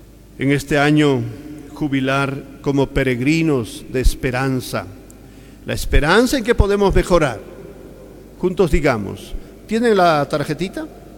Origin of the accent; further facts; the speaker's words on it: Bolivia; si nosotros, como bolivianos, no apostamos a una conversión de esta situación que vivimos